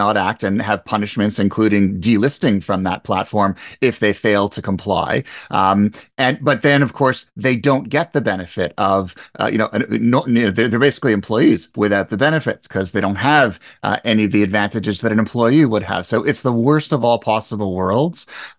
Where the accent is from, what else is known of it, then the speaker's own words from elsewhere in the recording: Montreal, Quebec, Canada; I grew up in Montreal